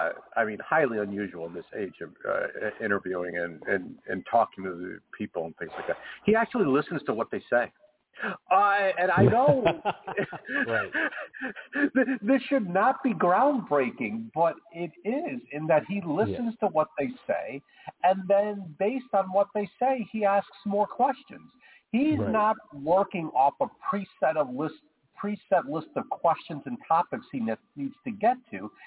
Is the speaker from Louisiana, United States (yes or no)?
no; New Jersey, United States; because I'm originally from the New Jersey, New York area, and if you're from the New Jersey, New York area, you love you some doggy.